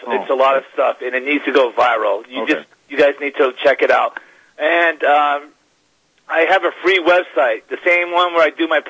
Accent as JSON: {"language": "English", "region": "Massachusetts", "country": "United States", "said": "Well, I'm from Massachusetts, and that's"}